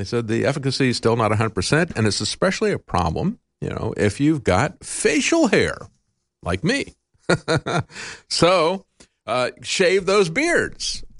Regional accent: Florida, United States; I grew up in Florida, used to do it all the time.

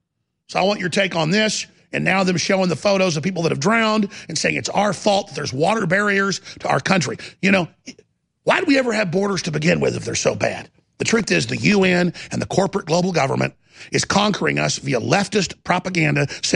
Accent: Texas, United States; And no, lady, I'm a Texan.

